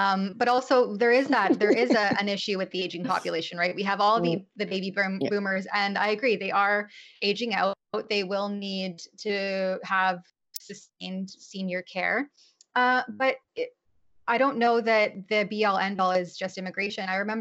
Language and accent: English; Canada; It's really, really sad to see as a Canadian born and raised.